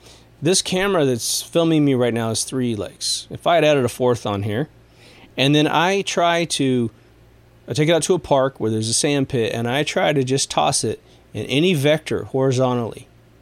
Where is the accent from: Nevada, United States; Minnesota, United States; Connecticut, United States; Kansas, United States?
Kansas, United States; I come from Kansas, in the middle of America. What's Kansas known for? Being flat.